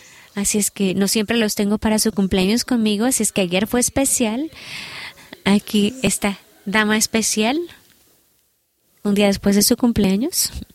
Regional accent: Canada; Yo soy de Canadá, así es que yo vengo de un país amarillo.

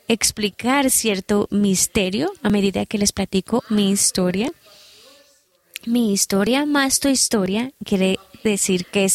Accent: Canada; Yo soy de Canadá, así es que yo vengo de un país amarillo.

